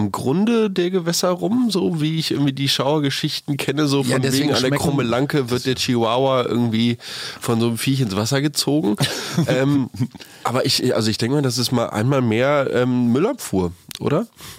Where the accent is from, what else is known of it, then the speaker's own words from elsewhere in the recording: Taiwan; wir fühlen uns als Chinesen, aber wir sind auch sehr bewusst darauf bedacht, zu sagen, wir stammen aus Taiwan und nicht aus China.